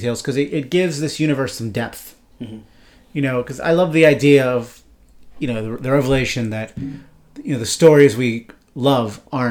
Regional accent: Pittsburgh, Pennsylvania, United States; I'm from Pittsburgh.

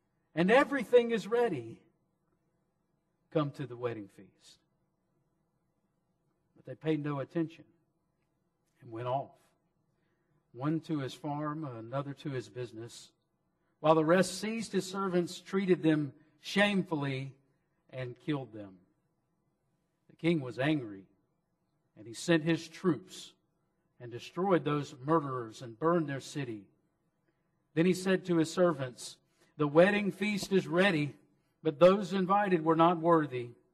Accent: Mississippi, United States; And you speak that way, and I speak that way too, because I'm from Mississippi.

